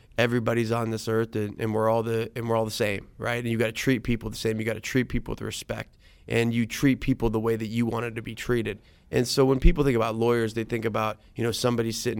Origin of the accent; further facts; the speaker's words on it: Ohio, United States; that isn't the way that I saw it growing up in the Mahoning Valley, because the year that I was born, all the steel mills closed.